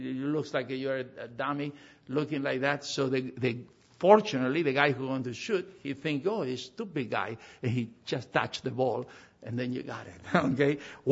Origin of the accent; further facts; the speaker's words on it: Argentina; was traditional in my hometown in Argentina to sing for 40 minutes before the evening service